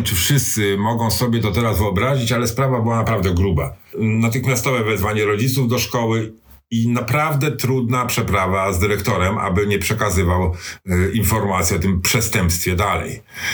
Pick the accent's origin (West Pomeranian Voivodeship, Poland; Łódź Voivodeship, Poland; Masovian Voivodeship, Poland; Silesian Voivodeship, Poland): Masovian Voivodeship, Poland; Warsaw; Urodziłem się i wychowałem na warszawskim Wrzecionie. To specyficzne osiedle, które zostało stworzone dla mieszkańców pobliskiej Huty.